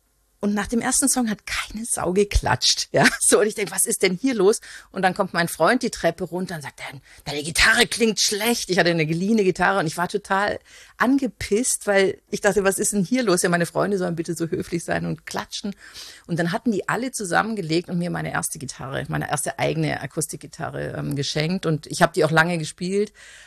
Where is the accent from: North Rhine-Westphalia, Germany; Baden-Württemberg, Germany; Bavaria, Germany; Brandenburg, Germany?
Baden-Württemberg, Germany; Konstanz; ich bin ursprünglich aus Konstanz. Und mein Vater kommt aus England, aus Liverpool